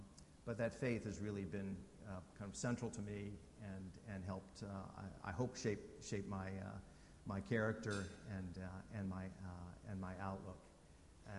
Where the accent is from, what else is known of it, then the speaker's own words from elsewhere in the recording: Washington, United States; also born or lived in Dallas; I was born in Dallas, grew up in Washington State, and east side of Washington State, went to University of Washington in Seattle